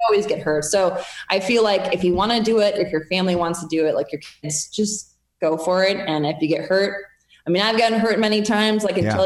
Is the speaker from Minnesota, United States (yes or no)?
yes; Minnesota, United States; I'm from just south of Minneapolis. I grew up on a little hill called Buck Hill. So yeah, that's me.